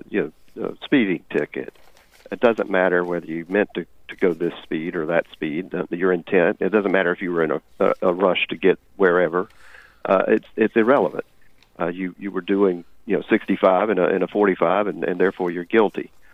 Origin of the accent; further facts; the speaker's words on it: North Carolina, United States; That actually originated here in my home state. I'm in North Carolina.